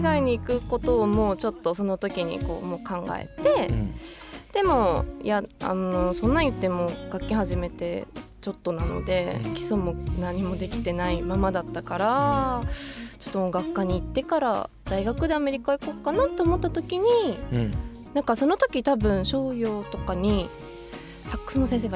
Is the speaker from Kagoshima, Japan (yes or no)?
yes; Yoshino, Kagoshima, Japan; 出身は吉野です。